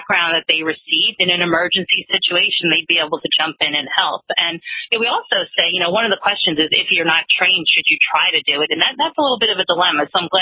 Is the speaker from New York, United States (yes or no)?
yes; New York, United States; I was originally from New York.